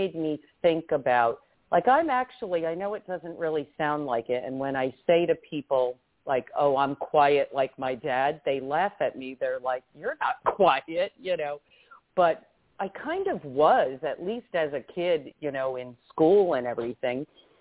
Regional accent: New Jersey, United States; also born or lived in New York City; now in Arizona, United States; I was born in New York City, in Greenwich Village. I grew up in New Jersey and West Milford and Ringwood, New Jersey, two very small towns.

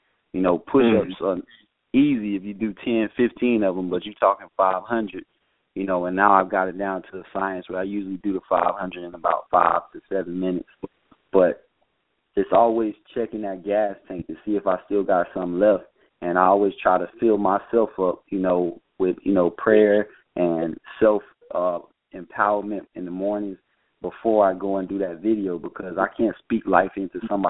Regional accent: Fort Myers, Florida, United States; I'm from Fort Myers, Florida. So the FM was, you know, my hometown is Fort Myers, Florida.

